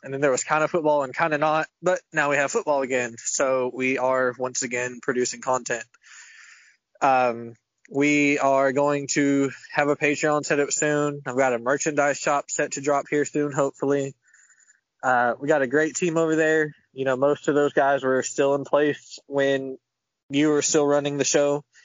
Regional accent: Jacksonville, Florida, United States; You know, I'm from Jacksonville and I will always root for that team.

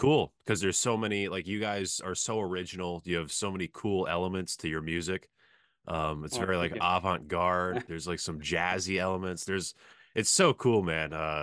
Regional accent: Boston, Massachusetts, United States; Yeah, I'm from Boston.

